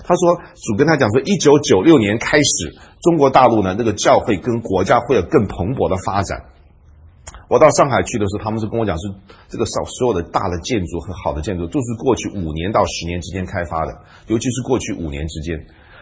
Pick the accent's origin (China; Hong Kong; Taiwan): Taiwan; now in United States; 我在台湾的时候我是外省人。我在美国的时候我是中国人。